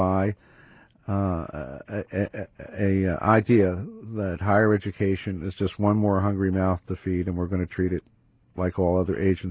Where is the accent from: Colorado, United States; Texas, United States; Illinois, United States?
Texas, United States; So that is my background. I came from Texas